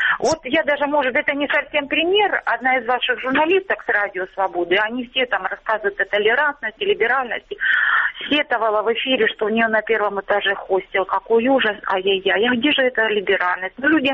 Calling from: Luhansk Oblast, Ukraine; Луганщина.

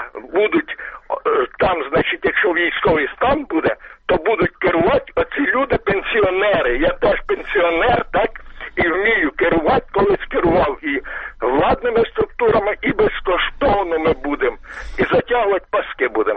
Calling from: Vinnytsia, Vinnytsia Oblast, Ukraine; я з Вінниці дзвоню.

